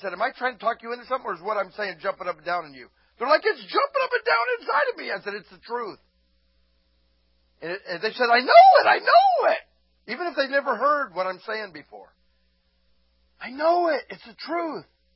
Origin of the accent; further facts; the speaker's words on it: Florida, United States; Just I grew up in Florida.